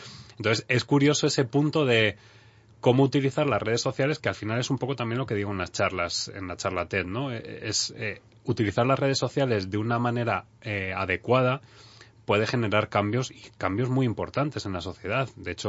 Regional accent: Spain; no sé por qué, soy español

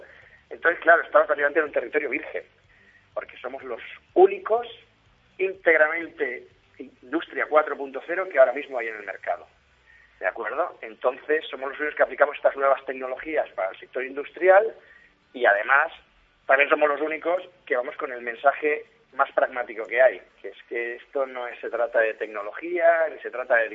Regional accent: Valencia, Valencian Community, Spain; nosotros somos de Valencia, somos valencianos, estamos muy fuertes en la comunidad.

